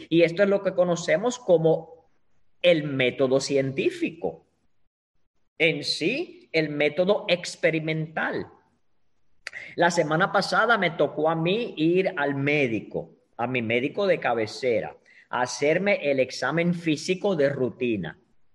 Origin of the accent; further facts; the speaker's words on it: Bayamón, Puerto Rico; born there; yo nací en el pueblo de Bayamón, Puerto Rico. Yo nací en Bayamón, el pueblo del chicharrón.